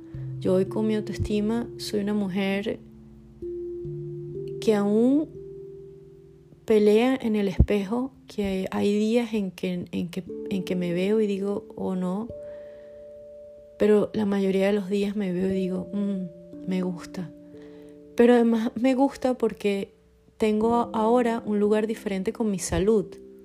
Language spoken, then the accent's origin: Spanish; Caracas, Capital District, Venezuela; regreso para Caracas. En Caracas fue, wow, fue muy bueno. Fue como regreso a mi ciudad natal, que además tenía años que no vivía allí